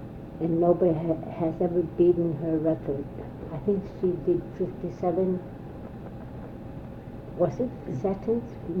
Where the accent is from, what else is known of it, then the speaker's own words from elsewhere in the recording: Kaktovik, Alaska, United States; born there; I was born in Kaktovik.